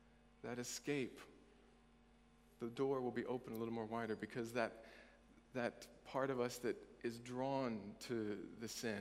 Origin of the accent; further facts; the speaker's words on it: Indiana, United States; Still don't sound like it though, do I? Still sound like I'm from Indiana.